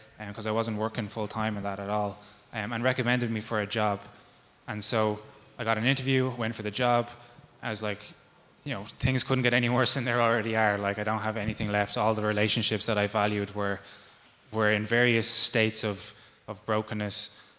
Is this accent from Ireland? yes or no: yes; Ireland; I think as Irish people, we have a culture of complacency.